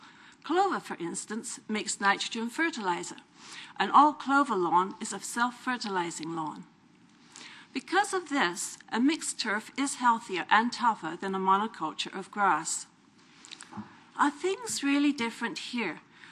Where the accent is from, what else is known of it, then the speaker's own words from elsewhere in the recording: England, United Kingdom; Well, I grew up in England, where it was natural to have flowers in your lawn.